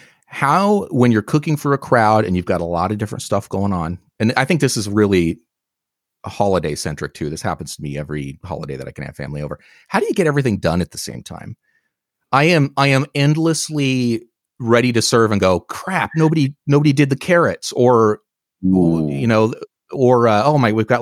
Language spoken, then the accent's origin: English; Oregon, United States; Well, when I grew up, we had some in our yard. I grew up on the Oregon coast, and we called them filberts.